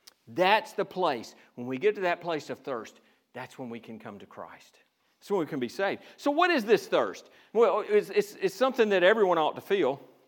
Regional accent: Georgia, United States; If you haven't sensed it, I'm from Georgia. And hail and hell are the same thing.

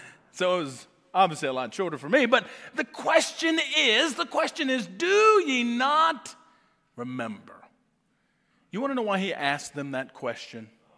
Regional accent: Kentucky, United States; And I remember just growing up in the South in Kentucky, and we knew church was important, but to go to church wasn't a part of our family's just activities.

